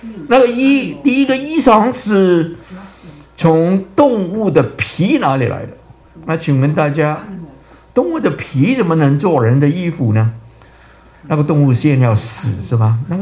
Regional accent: China; 这个是叫代罪羔羊，是我们中国人啊，很合乎圣经的

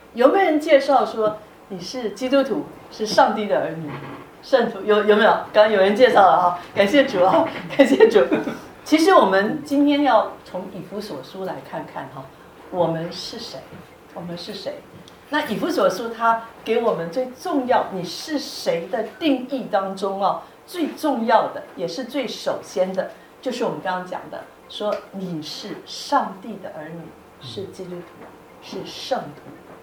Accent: China; 那我们中国人很有这个文字上可以玩一些的游戏

